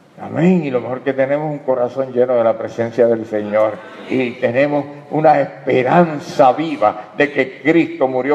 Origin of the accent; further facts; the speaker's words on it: Caguas, Puerto Rico; hablaba de mi pueblo, de Caguas, ¿verdad? Y ya yo la conocía y yo entraba y yo de nene iba a visitarla.